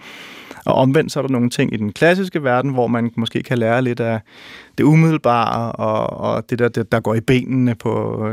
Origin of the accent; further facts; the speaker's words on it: Roskilde, Zealand, Denmark; på det tidspunkt i Roskilde, hvor jeg voksede op i 70'erne og 80'erne